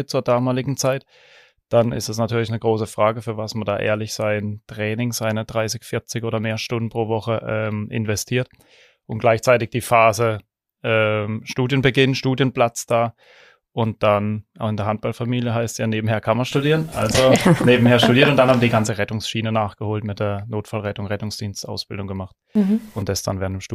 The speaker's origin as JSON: {"language": "German", "town": "Schwanau", "region": "Baden-Württemberg", "country": "Germany", "tie": "born or raised there", "said": "In der Ortenau, wie du schon gesagt hast, in Schwanau, auf einem kleinen Dorf, Teilort mit guten 1000 Einwohnern damals. Und daher sehr dörflich geprägt mit Landwirtschaft drumherum. Und das ist meine Kindheit."}